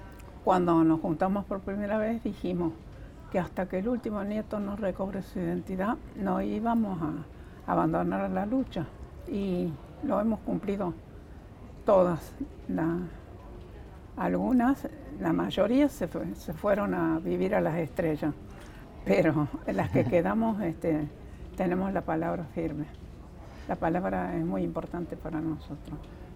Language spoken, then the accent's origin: Spanish; Córdoba, Argentina; Yo soy una abuela cordobesa de Plaza de Mayo.